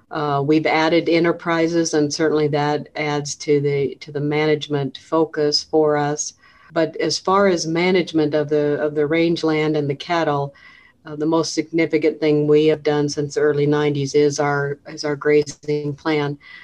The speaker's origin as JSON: {"language": "English", "region": "Wyoming", "country": "United States", "tie": "born or raised there", "lives_now": "Colorado, United States", "said": "It came from when we were growing up in Wyoming. We always had the large landscapes of sagebrush and grass."}